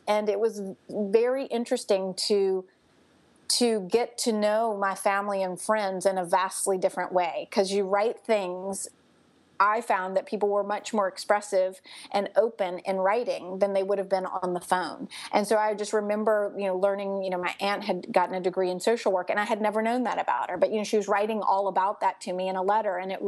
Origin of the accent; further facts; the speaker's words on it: New Orleans, Louisiana, United States; moved away as an adult; also born or lived in Seattle; So I'm from New Orleans, but when I got back from the Peace Corps, I moved out to Seattle